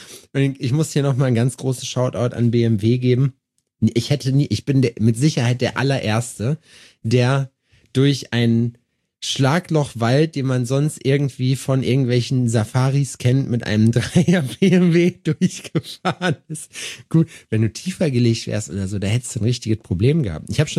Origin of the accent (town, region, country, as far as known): Jena, Thuringia, Germany